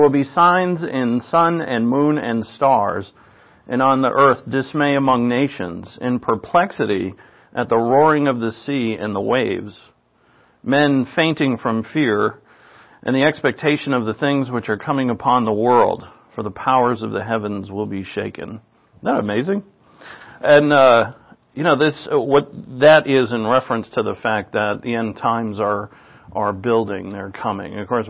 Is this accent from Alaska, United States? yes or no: no; Rhode Island, United States; because I'm from Rhode Island